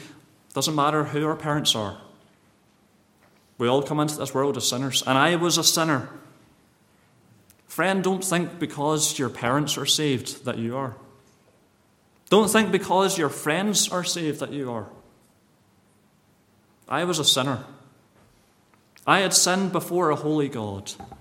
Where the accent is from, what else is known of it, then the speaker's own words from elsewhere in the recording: London, United Kingdom; born there; also born or lived in Northern Ireland; I was born in London.